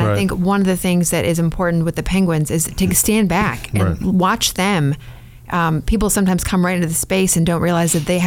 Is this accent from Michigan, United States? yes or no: yes; Detroit, Michigan, United States; Detroit, which is my hometown. I was at the Detroit Institute of Arts.